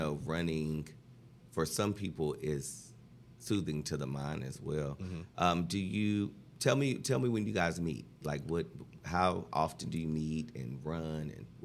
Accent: North Carolina, United States; also born or lived in New York; now in California, United States; So living in California, you know, I'm from North Carolina, moved to New York.

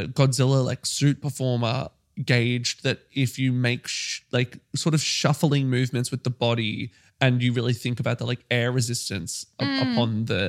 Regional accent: Australia; I feel like we're Australian, so we should have some sort of like.

